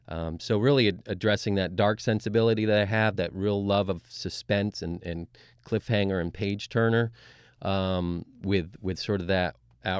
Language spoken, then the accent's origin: English; Vermont, United States; I've lived up north, and I grew up in Vermont. I'm a native Vermonter